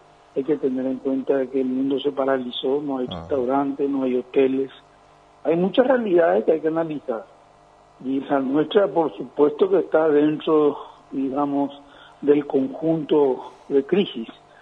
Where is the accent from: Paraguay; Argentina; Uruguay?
Paraguay; y eso duele, duele como paraguayo